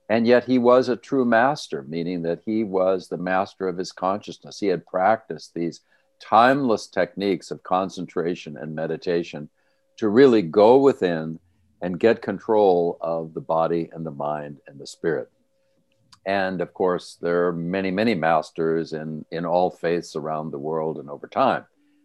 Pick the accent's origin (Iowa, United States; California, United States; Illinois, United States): California, United States; Los Angeles; I grew up in the Los Angeles area, and I had very down-home parents.